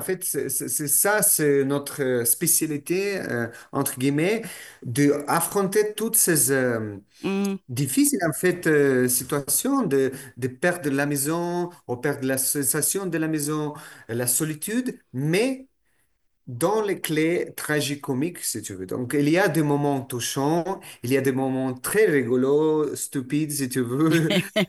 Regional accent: Russia; French is a second language; le fait que je suis russe

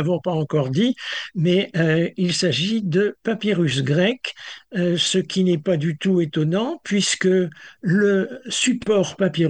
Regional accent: Lille, Hauts-de-France, France; Je suis du Nord, je suis natif de Lille et attaché à la Flandre telle que Lille la présente aujourd'hui.

